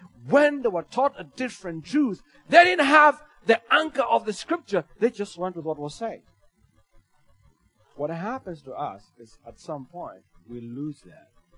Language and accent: English; Kenya; I remember going to school, being Kenyan